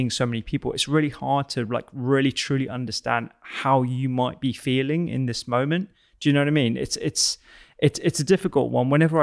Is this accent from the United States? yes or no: no; United Kingdom; conversation about grief and bereavement in general is something that we don't tend to do very well as British people, if I'm honest.